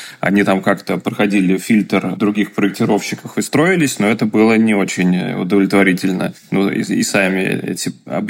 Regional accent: Saint Petersburg, Russia; Я из Петербурга

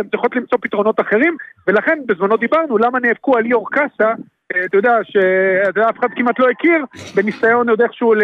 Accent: Netanya, Central District, Israel; אני גדלתי בנתניה, כולם היו נתניאתים סביבי

